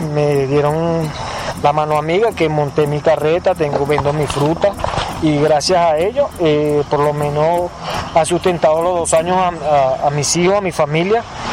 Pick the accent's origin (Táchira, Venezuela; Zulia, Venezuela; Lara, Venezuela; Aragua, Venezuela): Lara, Venezuela; Barquisimeto; moved away as an adult; now in Colombia; Soy venezolano de la ciudad de Barquisimeto, estado Lara.